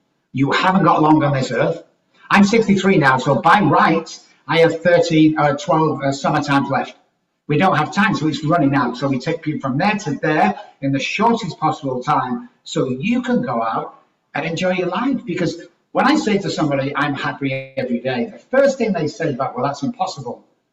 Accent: Manchester, North West England, United Kingdom; now in San Antonio, United States; I'm actually from Manchester, England, and I've been in Texas for around 19 years

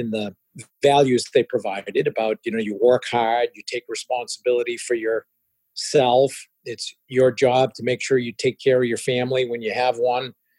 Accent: United States; first language French; English is a second language; guess, American at that point, and I spoke French before I spoke English. So until I was 3 years old, I spoke no English.

